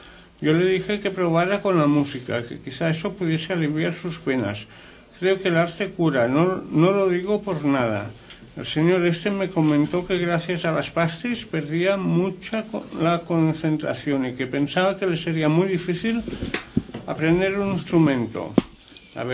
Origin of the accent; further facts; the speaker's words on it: Argentina; now in Alicante, Spain; Les escribo desde Alicante. Soy argentino y hace ya 10 años que vivo en España.